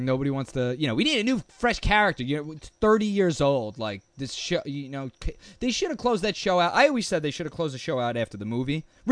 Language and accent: English; Staten Island, New York, United States; we're also from Staten Island, where we have like some of the best pizza in the world.